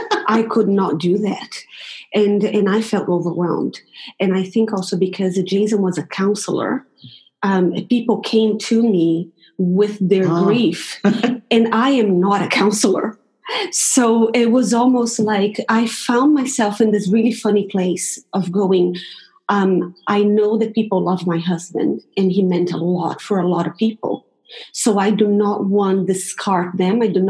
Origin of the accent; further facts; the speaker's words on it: Brazil; also born or lived in United States; because we lived in the States for quite a while. And, you know, I'm originally from Brazil